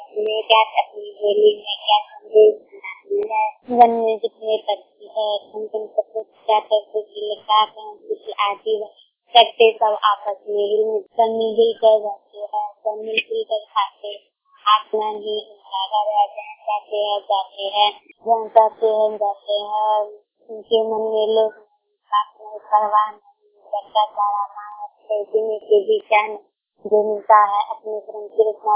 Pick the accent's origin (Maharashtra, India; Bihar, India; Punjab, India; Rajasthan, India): Bihar, India; Samastipur; विद्यालय अहमदपुर समस्तीपुर की रहने वाली हूँ।